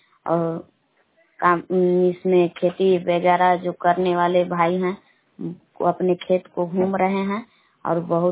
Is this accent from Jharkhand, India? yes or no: no; Belaon, Bihar, India; ग्राम बेलाव जिला कैमूर बबुआ के निवासी हूँ।